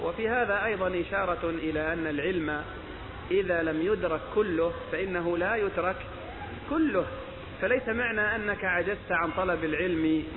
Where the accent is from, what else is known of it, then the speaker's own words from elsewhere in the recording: Egypt; accent: Egyptian; وأظن أننا ما زلنا في لهجتنا في مصر نستخدم